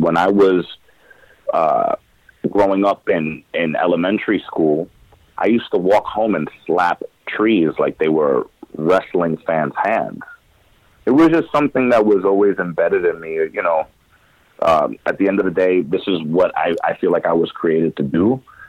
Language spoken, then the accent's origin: English; New York, United States; I'm very proud of where I come from. I'm Puerto Rican and Cuban. I'm proud of my descent. I'm proud of being a New Yorker.